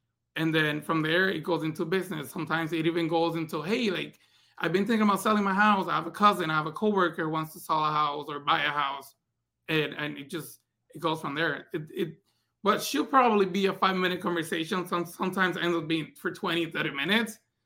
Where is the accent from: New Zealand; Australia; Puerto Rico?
Puerto Rico; moved away; when we moved here 16 years ago from Puerto Rico, we had community leaders that used to help us, right? Help my mom and my family to get food on our table for Thanksgiving, right?